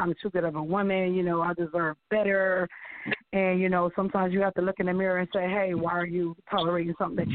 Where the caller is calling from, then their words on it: Texas, United States; Hi, Annie. … I'm calling from Texas.